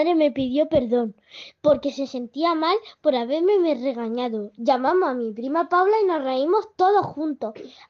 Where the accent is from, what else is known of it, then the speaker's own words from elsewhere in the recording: Martos, Andalusia, Spain; tengo 8 años y soy de Marto, un pueblo cerca de Jaén.